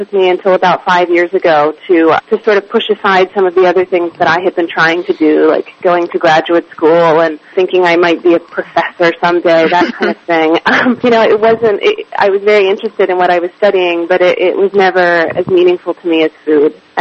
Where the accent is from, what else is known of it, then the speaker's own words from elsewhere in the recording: Oklahoma, United States; Yeah, well, I grew up with wonderful beef in Oklahoma